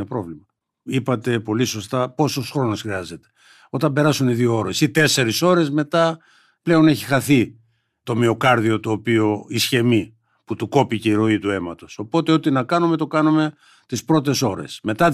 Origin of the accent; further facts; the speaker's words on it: North Aegean, Greece; Εγώ είμαι από νησί, από την Ικαρία, γι' αυτό είπαμε προηγουμένως. Εκεί πήγα στο γυμνάσιο και ξέρω τα προβλήματα